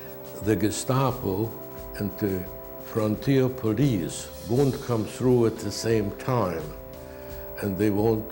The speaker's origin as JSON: {"language": "English", "region": "Vienna", "country": "Austria", "tie": "born there", "second_language": "English", "said": "I was born on November 18, 1916 in Vienna."}